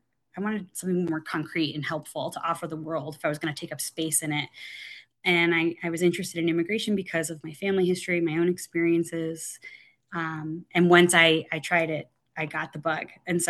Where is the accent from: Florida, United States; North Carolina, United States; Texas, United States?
Florida, United States; now in Burlington, United States; And growing up in South Florida, it's everything I understood was not right.